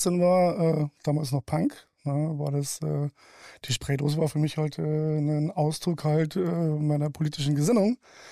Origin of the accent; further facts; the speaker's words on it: Bavaria, Germany; Gerade ich komme ja aus Bayern.